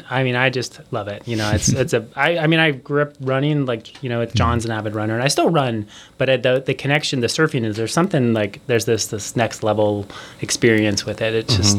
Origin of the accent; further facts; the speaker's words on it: Oregon, United States; now in Port Townsend, United States; Yeah, I never really thought of myself being a librarian growing up on the Oregon coast